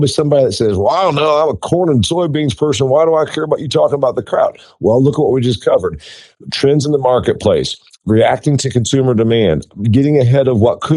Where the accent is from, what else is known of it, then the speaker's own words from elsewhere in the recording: Indiana, United States; And I'm from Indiana. Obviously, we grow corn. You know, it's the Eastern Corn Belt.